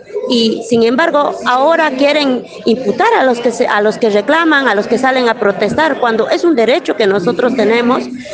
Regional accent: Bolivia; now in Argentina; yo soy inmigrante, soy boliviana

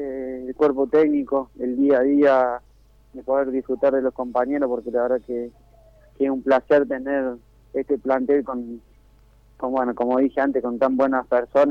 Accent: Arroyito, Córdoba, Argentina; hasta que bueno, arranqué en un club de donde soy yo, Arroyito, Córdoba

